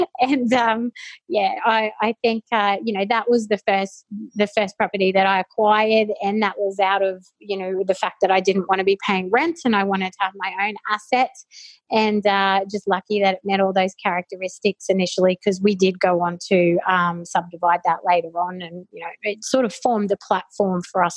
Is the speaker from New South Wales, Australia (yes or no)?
no; Thursday Island, Queensland, Australia; But, yeah, up until the end of year 9, we did all our growing up on Thursday Island.